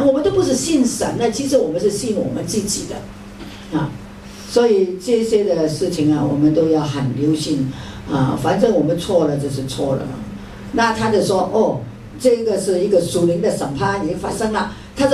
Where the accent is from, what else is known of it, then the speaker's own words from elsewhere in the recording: United States; 我们美国人很喜欢，很爱我们的宠物啊